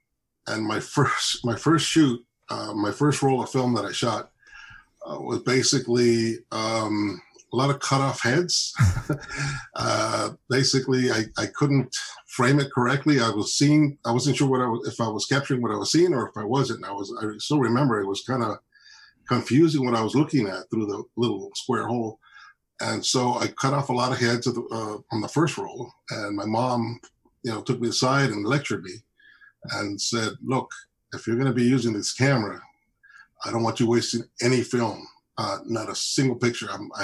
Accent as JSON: {"language": "English", "town": "Calexico", "region": "California", "country": "United States", "tie": "born or raised there", "said": "First of all, I was born in Calexico and, the Calexico Hospital, which is now a clinic, I believe. And, basically, the first home that I ever lived in was on First Street, and I grew up right"}